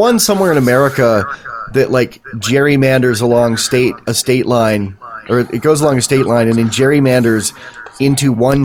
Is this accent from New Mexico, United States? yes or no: no; New York, United States; And I grew up in New York next to Pennsylvania, and we were 18 and they were 21.